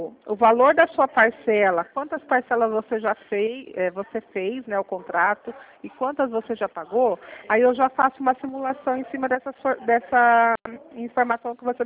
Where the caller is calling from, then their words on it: Limeira, São Paulo, Brazil; Eu falo aqui de Limeira, do estado de São Paulo.